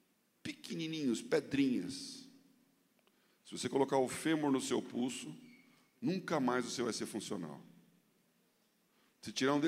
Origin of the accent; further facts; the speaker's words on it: Brazil; Falei: eu sou do Brasil. Isso em inglês, né? Eu sou do Brasil.